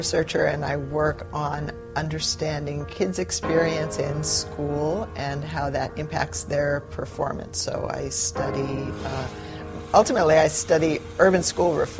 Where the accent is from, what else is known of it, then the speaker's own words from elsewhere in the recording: California, United States; moved away; We're originally from California, as Nikki said, and we moved to the Midwest in 1993